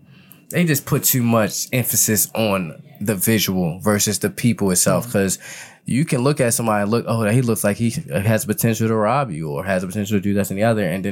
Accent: Baltimore, Maryland, United States; And they look at me like I'm crazy because I'm from Baltimore, and that's not acceptable.

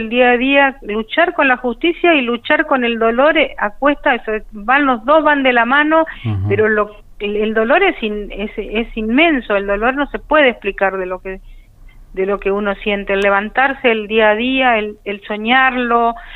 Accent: Chaco, Argentina; now in Mar del Plata, Argentina; Nosotros somos oriundos de Chaco. Ajá. Mi hijo es el único chaqueño de Lara San Juan. Somos chaqueños mi marido, mi hija del medio, mi hijo y yo.

